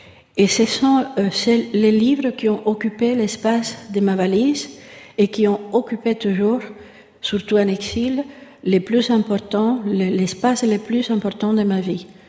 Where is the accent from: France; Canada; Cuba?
Cuba; moved away as an adult; Vous savez, quand je suis partie de Cuba, je ne savais pas que j'allais être interdite